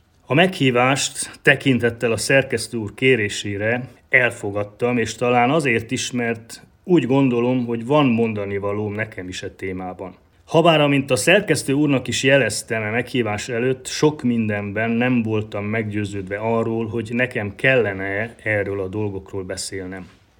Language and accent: Hungarian; Csókfalva, Mureș County, Romania; ahol felnőttem és ahol elindultam papi pályán felé